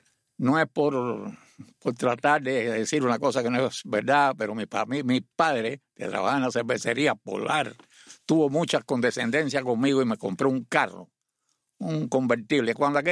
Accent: Havana, Cuba; Yo soy de La Habana. Nací en un barrio que se llama Luyanó y que tengo muy gratos recuerdos de ahí, igual que de Lauto. De jovencito fui al colegio Los Hermanos Maristas de La Víbora.

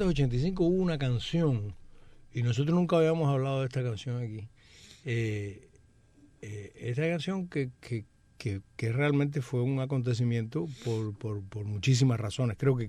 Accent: Cuba; ¡Ah, qué bárbaros somos los cubanos!

